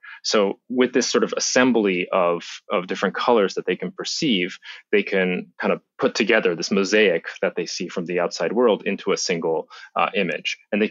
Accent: Japan; When I was a kid, I grew up in Japan, and I was really fascinated by insects.

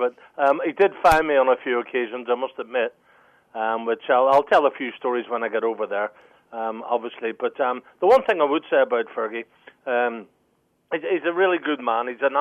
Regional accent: Belfast, Northern Ireland, United Kingdom; born there; I was born in the Shankill Road area of Belfast.

